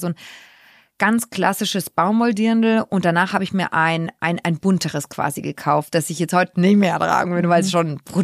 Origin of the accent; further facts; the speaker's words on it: Bavaria, Germany; ich komme aus Franken, ganz kurz, möchte ich mal ganz kurz betonen. Das ist Bayern offiziell, aber wir sind ein bisschen anders als die Bayern. Also wir sind nicht mit so viel Tradition wie vielleicht hier in der ländlichen Umgebung groß geworden.